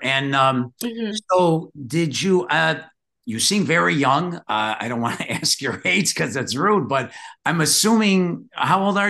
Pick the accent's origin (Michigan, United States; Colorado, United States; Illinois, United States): Illinois, United States; Chicago; Now, I'm from Chicago, so I don't really know the New York area.